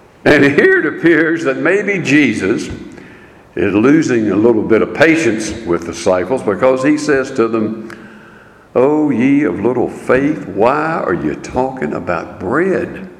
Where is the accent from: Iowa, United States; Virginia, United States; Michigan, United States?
Virginia, United States; Staunton; I grew up in Stanton. Lived there all of my life, born there.